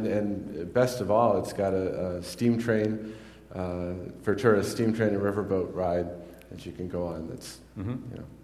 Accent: Ivoryton, Connecticut, United States; We moved to Iverton when I was in second grade. So I mostly grew up there, so that's what I think of as my hometown.

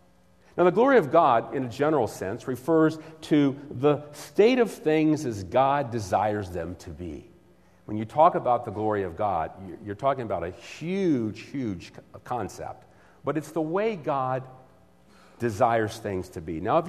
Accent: Washington, D.C. area, United States; And in my hometown, just outside Washington, D.C., we had a team that was known as the Washington Senators.

